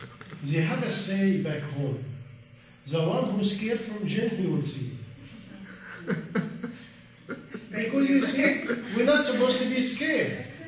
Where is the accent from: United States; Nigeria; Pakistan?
Pakistan; You see what happened also as a Pakistani? Pakistani and Indian and Bengali, with respect to you, we have to assume Jin behind everything.